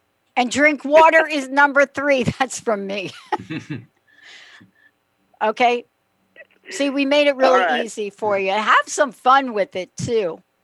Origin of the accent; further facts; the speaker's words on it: New York, United States; also born or lived in New Jersey; I grew up in New York, in Jersey.